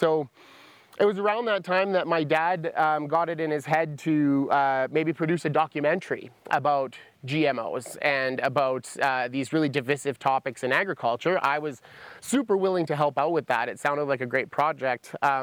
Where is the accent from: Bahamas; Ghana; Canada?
Canada; Alberta; I grew up in Alberta, grew up with one foot in agriculture.